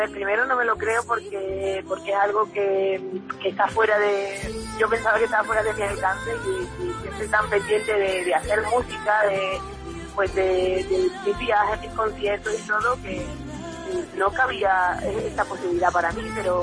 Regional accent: Andalusia, Spain; súper orgullosa de mi tierra, de mi gente y de Andalucía, y por donde voy, pues presumo de ella

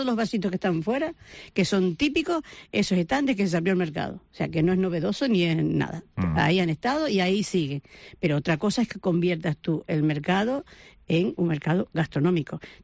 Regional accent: Las Palmas, Canary Islands, Spain; Yo vengo de Las Palmas

